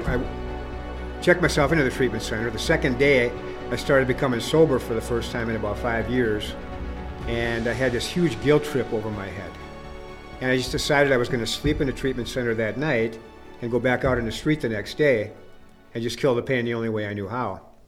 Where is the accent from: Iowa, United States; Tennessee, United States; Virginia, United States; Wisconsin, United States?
Wisconsin, United States; Racine; I'm originally from Racine, Wisconsin, southeastern Wisconsin, very near Milwaukee.